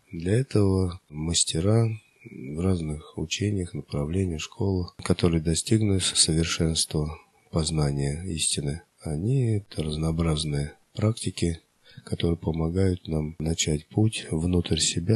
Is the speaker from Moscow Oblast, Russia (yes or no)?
yes; Moscow Oblast, Russia; родом я из России, Московской области.